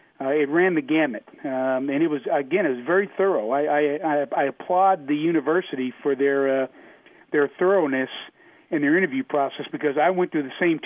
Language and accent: English; Houston, Texas, United States; Well, if you look at my bio, I grew up here in Houston, Texas